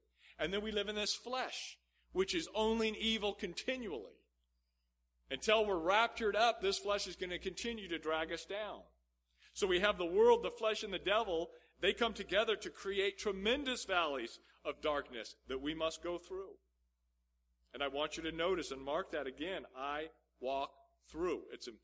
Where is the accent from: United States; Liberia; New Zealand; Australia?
United States; Nevada; I grew up in Nevada, not far from Virginia City, and there were mine shafts all over the place.